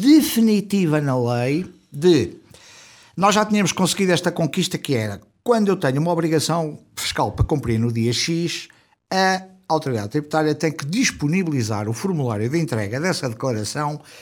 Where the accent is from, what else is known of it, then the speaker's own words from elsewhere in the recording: Viseu, Centro, Portugal; Nascido e criado em Viseu, exatamente.